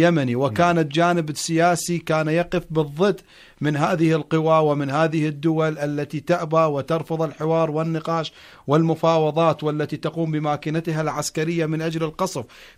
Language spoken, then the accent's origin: Arabic; Iraq; بطبيعة الحال نحن كشعب عراقي نمتاز بخصلة